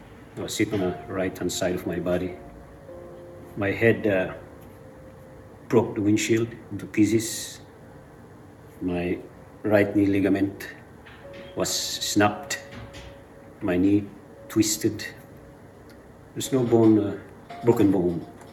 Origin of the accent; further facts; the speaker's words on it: Philippines; English is a second language; My story began in 1975 when I was born back home in the Philippines.